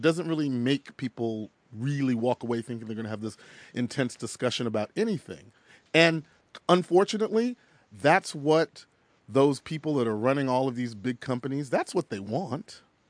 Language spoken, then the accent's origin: English; Texas, United States; I am from Texas. I remember, you know, that's the same state that they dragged that poor black man on the back of that truck.